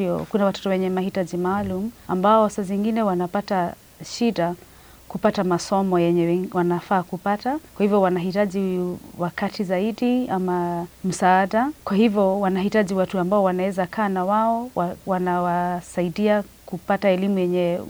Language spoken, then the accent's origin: Swahili; Kenya; Na mimi nikiwa mdogo Kenya, shule zenye nilisomea